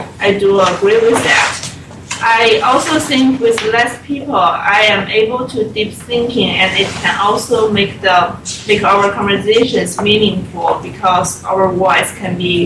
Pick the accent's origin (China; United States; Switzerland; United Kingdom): China; I'm from China.